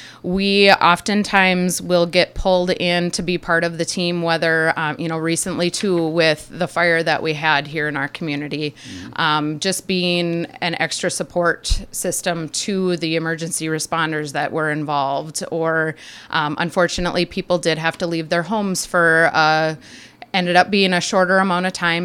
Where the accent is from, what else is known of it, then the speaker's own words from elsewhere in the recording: Madison, United States; So I am originally from Madison. I grew up here, and my husband Darby is also from the area.